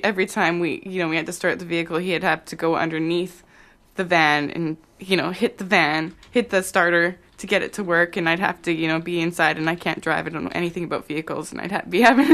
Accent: Saskatchewan, Canada; I'm from Saskatchewan

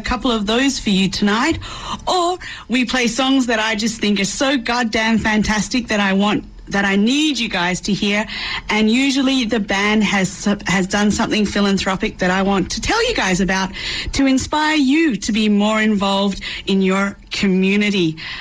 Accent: Australia; now in Vancouver, Canada; I know that I'm originally Australian, but I've been here for 5 years.

